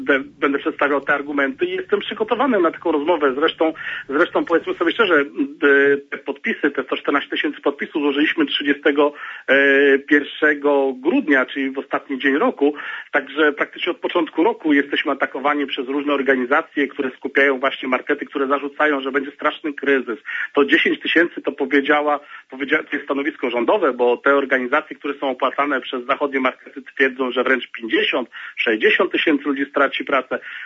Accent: Gdańsk, Pomeranian Voivodeship, Poland; No ja jestem z Gdańska, w Gdańsku były tłumy.

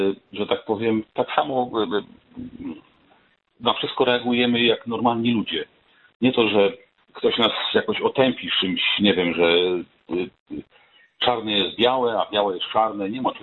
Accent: Kuyavian-Pomeranian Voivodeship, Poland; chociaż ja pochodzę z okolic Torunia.

